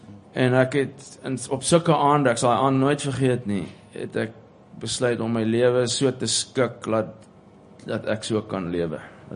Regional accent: Pretoria, Gauteng, South Africa; ek het toe ek groot geword het in Pretoria, was ek akiet bewus van die feit dat ek nie inpas nie, ek hoort nie daar nie

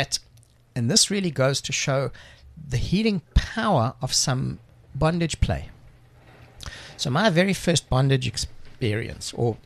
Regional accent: Johannesburg, Gauteng, South Africa; So, you know, I grew up in the Jewish community in Joburg, which is a reasonably conservative community, there are certain expectations of how you will live your life.

